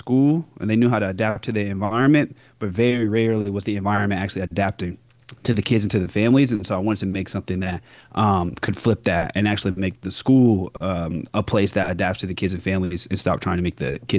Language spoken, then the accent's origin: English; Augusta, Georgia, United States; now in Los Angeles, United States; I'm from Augusta, Georgia, so in the southern part of the United States.